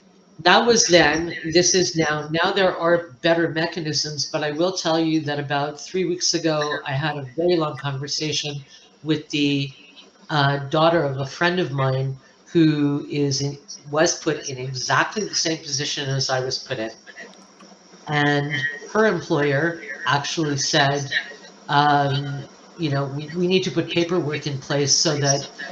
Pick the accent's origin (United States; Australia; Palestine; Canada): Canada; because I'm in Canada, and as a Canadian, our programs are different than what you guys have in the U.S.